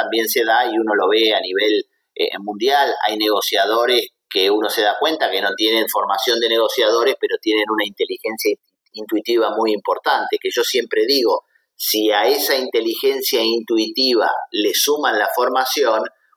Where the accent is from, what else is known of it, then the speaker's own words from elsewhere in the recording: Argentina; como muchos argentinos, yo también tengo una cercanía con España porque mi abuelo, como tantos otros argentinos, bueno, tengo un abuelo asturiano